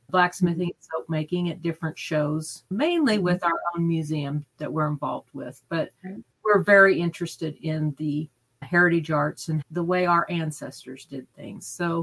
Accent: Kansas, United States; I grew up in Phillips County, which is rolling hills and beautiful country. Nemaha County is a lot like that, only with more trees.

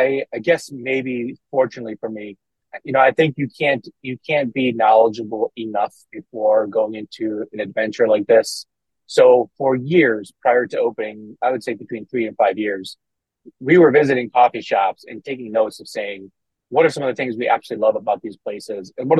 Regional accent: Iceland; at least back then, growing up in Iceland, we didn't really knock the door.

